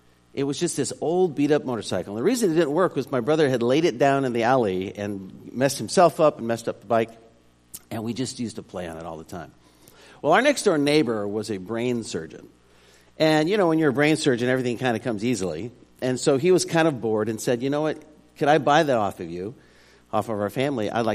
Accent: Arizona, United States; You know, when I was a kid growing up in Arizona, there wasn't a whole lot to do besides just kind of beat the heat, you know.

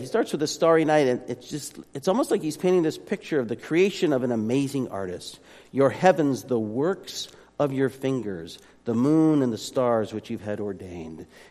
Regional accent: Arizona, United States; I grew up in Arizona, so I'm still fascinated by the fall. The fact that trees turn colors, cactus never turned colors.

